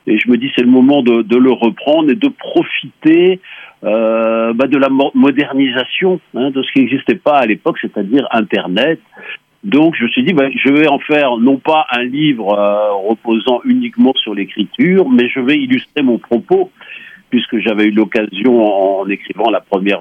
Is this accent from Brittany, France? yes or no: yes; Quimper, Brittany, France; also born or lived in Rennes; je suis originaire de Quimper, où j'ai fait mes études secondaires et j'ai terminé en Hippocagne à Quimper. Puis j'ai fait des études de philosophie et de sociologie à l'université de Rennes